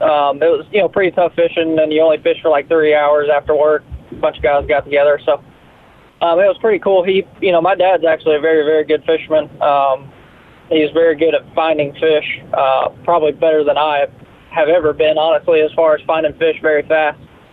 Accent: Davenport, Iowa, United States; My dad and I grew up fishing, actually, the Mississippi River. So I was born in Davenport, Iowa.

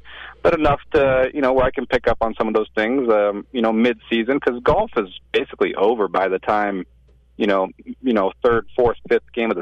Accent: Greeley, Colorado, United States; Growing up in Greeley, is like, that's only a couple-hour drive, so I'm going to head out there, check it out.

